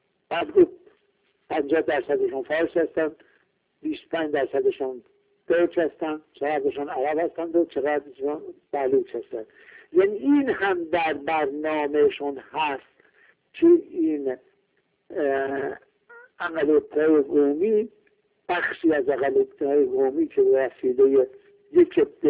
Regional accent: Iran; چون خود من ایرانی هستم معلوم از لهجه‌ام

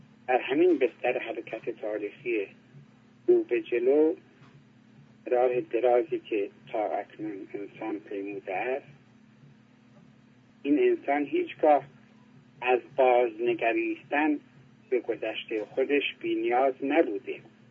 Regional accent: Iran; من به عنوان یک ایرانی باید از شما سپاسمند باشم

